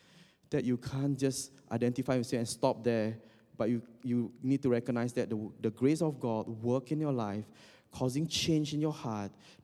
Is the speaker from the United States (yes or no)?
no; Singapore; also born or lived in Indonesia; because she's from Korea and I'm from Indonesia, I grew up in Singapore, so we make a lot of connections over these three countries.